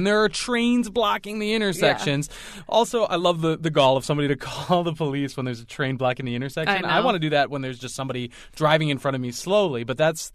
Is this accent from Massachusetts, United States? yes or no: no; Wisconsin, United States; Sounds like a good time to go to the Fox Valley, my hometown.